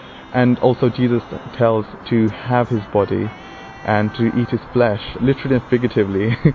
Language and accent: English; Goa, India; I am from Goa and I'm 25 years old.